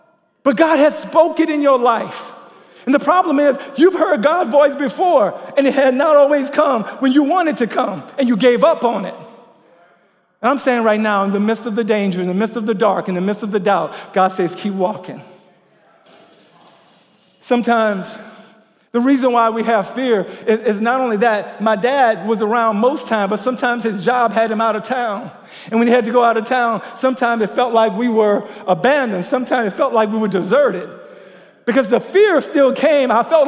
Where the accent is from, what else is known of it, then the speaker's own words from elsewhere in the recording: Louisiana, United States; When I was growing up in Louisiana, it's like there were houses here and there was a little driveway alley and our house was back here.